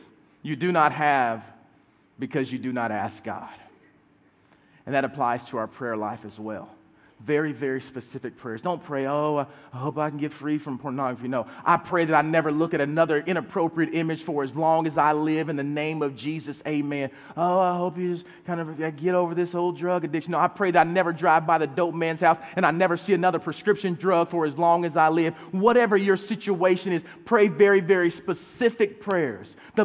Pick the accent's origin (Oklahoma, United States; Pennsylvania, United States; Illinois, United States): Oklahoma, United States; Oklahoma City; I'm from Oklahoma and Oklahoma City. If you don't know much about it, we have these things called tornadoes.